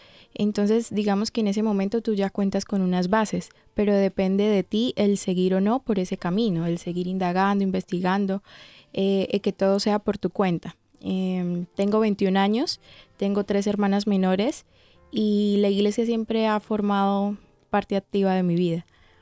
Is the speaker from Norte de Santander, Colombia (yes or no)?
yes; Cúcuta, Norte de Santander, Colombia; yo soy de Colombia, norte de Santander, Cúcuta, al lado de la frontera con Venezuela. Mi vida espiritual ha sido desde el nacimiento. Mi familia es cristiana adventista de generación en generación